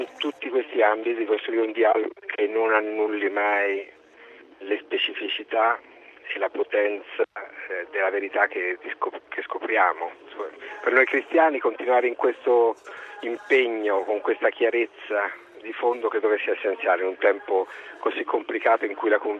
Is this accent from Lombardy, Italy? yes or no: no; Assisi, Umbria, Italy; Abbiamo qui questo cuore, io sono di Assisi e qui lo sento battere oggi con molta forza